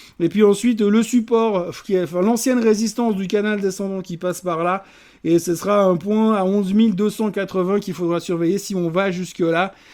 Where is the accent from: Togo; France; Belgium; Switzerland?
Switzerland; comme on dit chez nous en Suisse.